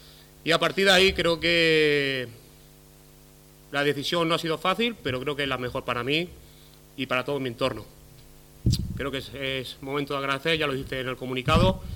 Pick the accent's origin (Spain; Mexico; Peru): Spain; Vera, Andalusia; a mi pueblo, que es Vera